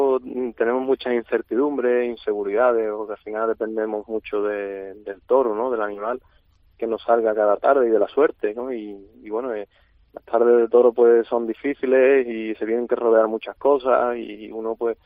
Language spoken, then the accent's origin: Spanish; Huelva, Andalusia, Spain; Pues, bueno, es mi tierra, Huelva.